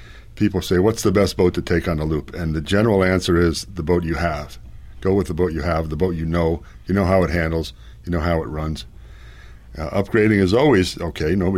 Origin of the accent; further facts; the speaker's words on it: East Coast, United States; Well, I grew up on the East Coast, so I've been boating in salt water, and I really enjoy salt water, and it's very hard to find that around here.